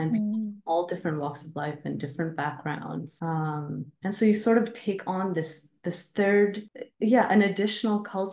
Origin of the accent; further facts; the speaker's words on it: Dubai, United Arab Emirates; moved away as an adult; also born or lived in California, United States; I was born in California, raised in Dubai, and then left for after high school.